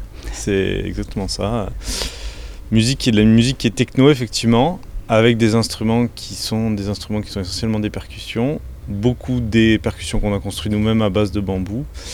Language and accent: French; France; Et c'est nous ce qu'on est, nous on est des Français